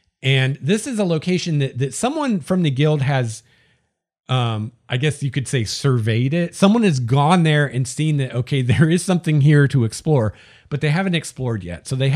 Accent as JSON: {"language": "English", "town": "Bellingham", "region": "Washington", "country": "United States", "tie": "born or raised there", "said": "I ran a very short series of adventures here in my hometown of Bellingham for some players."}